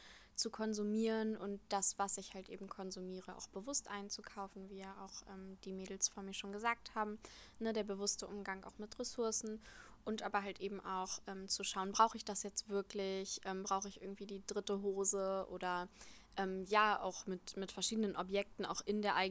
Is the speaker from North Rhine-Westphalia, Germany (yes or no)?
no; Berlin, Germany; born there; ich bin gebürtige Berlinerin, komme aber eben aus dem Teil Reinickendorf, also eher im Norden Berlins.